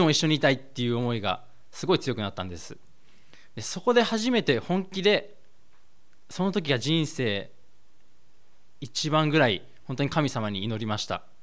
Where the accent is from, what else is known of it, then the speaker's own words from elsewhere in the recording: Yokosuka, Kanagawa, Japan; 父がここから離れて神奈川県の横須賀に行った後僕は生まれたので、僕自身は神奈川県出身なんです。